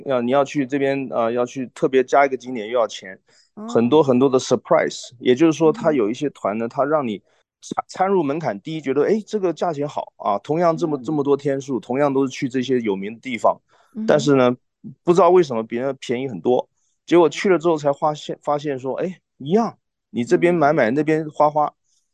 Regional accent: Taiwan; born there; 因为我个人我是出生在这里，然后我的父母亲呢，就是随着这个49年呢，就等于说是这个撤退到台湾这边，我们是眷村的这个家庭。

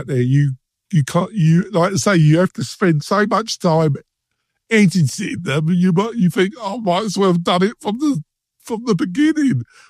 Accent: England, United Kingdom; I'm English, folks, so I'm bound to be

